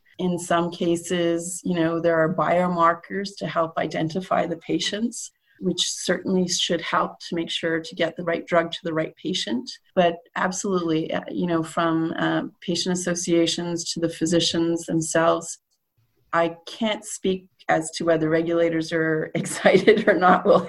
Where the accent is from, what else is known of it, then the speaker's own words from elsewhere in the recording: Canada; as a Canadian citizen, person who, as a patient, as a potential patient, as a potential caregiver, and as a businesswoman, have concerns